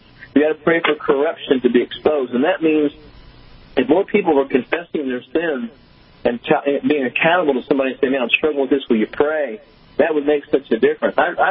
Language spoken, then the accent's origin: English; Jasonville, Indiana, United States; I was in Jasonville, Indiana, where I grew up, my hometown, and was preaching at my home church that next morning.